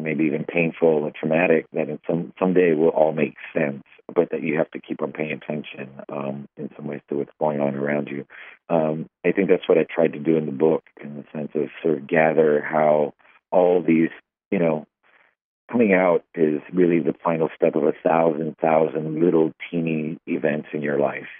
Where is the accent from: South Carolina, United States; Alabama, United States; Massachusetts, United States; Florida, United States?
Florida, United States; Miami; their family is just as kooky as a Cuban family growing up in Miami like mine